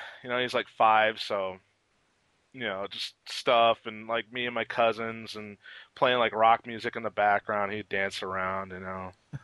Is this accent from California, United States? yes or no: yes; California, United States; And then, you know, I grew up in Orange County. So I've always been around Disneyland, and it's always been a love of mine.